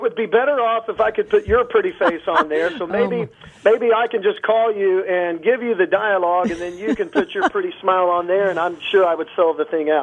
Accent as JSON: {"language": "English", "region": "New York", "country": "United States", "tie": "born or raised there", "said": "Well, I grew up playing football in New York"}